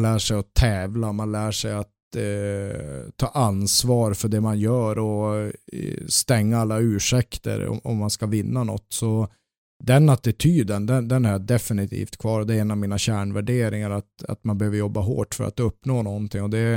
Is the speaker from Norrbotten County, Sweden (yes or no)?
yes; Luleå, Norrbotten County, Sweden; Jag växte upp i Luleå och stått på H-läktaren där